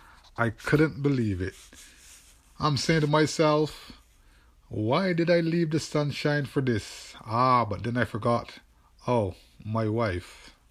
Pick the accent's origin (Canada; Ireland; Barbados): Barbados; moved away as an adult; now in Lancaster County, United States; I'm from Barbados and I live here in lovely Lancaster County. I moved here in 2009